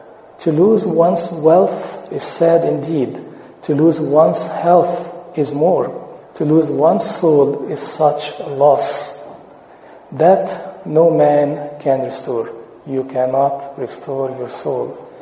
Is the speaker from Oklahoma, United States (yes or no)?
no; Chicago, Illinois, United States; You know that many years ago, Al Capone virtually owned Chicago. We all know since we are from Chicago.